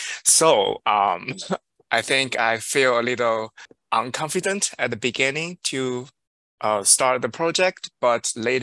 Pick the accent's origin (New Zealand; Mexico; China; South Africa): China; English is a second language; moved away as an adult; now in United States; Just from my personal background, I'm originally from China. I moved to the United States 8 years ago